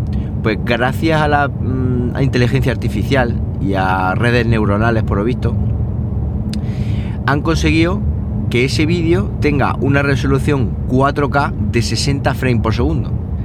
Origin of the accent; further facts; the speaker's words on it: Andalusia, Spain; Y es que hasta mi pueblo, que es un pueblo de 2.000 habitantes de la zona del norte de Jaén, estaba ahí